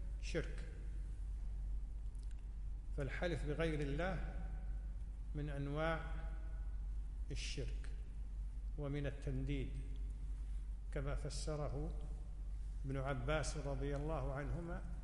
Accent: Kuwait; عندنا بالكويت يعني مثل ما يجري على ألسنة الناس يقول دفنة أبوي

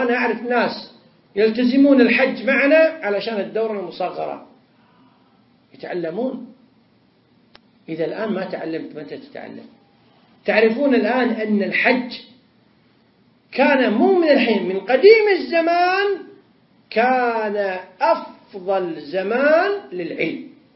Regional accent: Kuwait; حتى بعض الناس يكرر كلمة معروفة عندنا في الكويت

